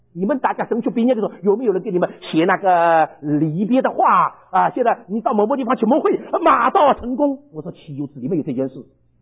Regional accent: Sichuan, China; 这个好像我们四川人讲的话叫茶壶里的汤圆有肚子里有货倒不出来。

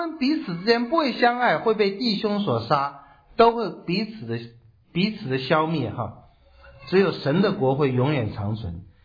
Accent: China

